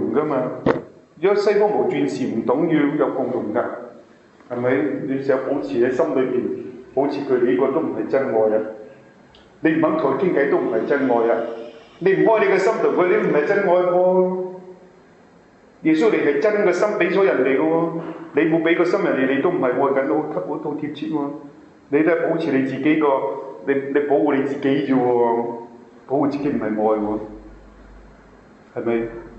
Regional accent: Hong Kong; 我香港方法，你都要你要跟住我哋香港人做嘢噶

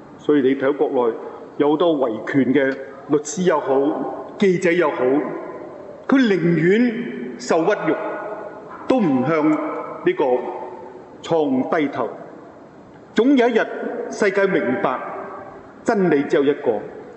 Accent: Hong Kong; 我们香港人都未必有这样的，

